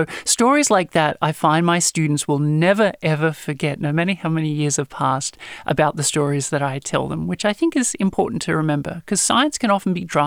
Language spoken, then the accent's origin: English; Australia; So I'm from Australia. I grew up on a farm. And for the first 12, 15 years of my life, I went to school, I came home to the farm and chased cattle all day.